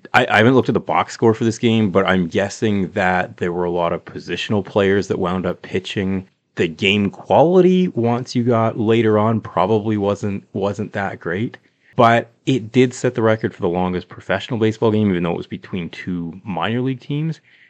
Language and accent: English; Calgary, Alberta, Canada; we're both from Calgary, Alberta, Canada.